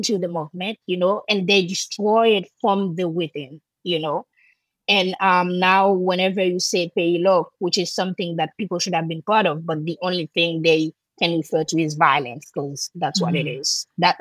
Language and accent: English; Jacmel, Sud-Est, Haiti; And the road leading to Jacmel, my hometown, was closed through Martissant